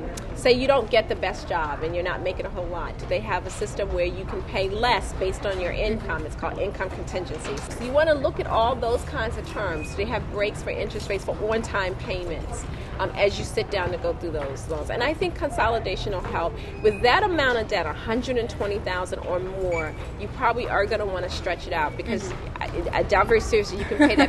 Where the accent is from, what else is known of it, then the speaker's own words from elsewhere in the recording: California, United States; I grew up in Southern California. I'm a senior.